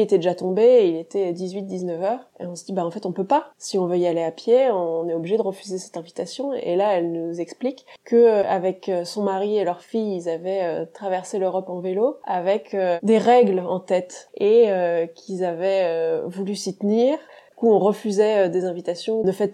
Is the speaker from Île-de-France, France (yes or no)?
yes; Paris, Île-de-France, France; Moi, j'ai grandi à Paris avec malgré tout un fort attachement à la campagne, la ruralité, la montagne un petit peu, parce que je passais mes vacances chez mes grands-parents dans l'Aveyron beaucoup, en Normandie un petit peu.